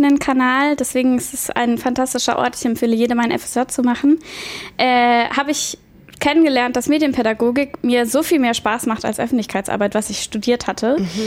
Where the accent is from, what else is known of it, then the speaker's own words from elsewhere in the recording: Bavaria, Germany; moved away as an adult; Ja, ich komme aus Bayern.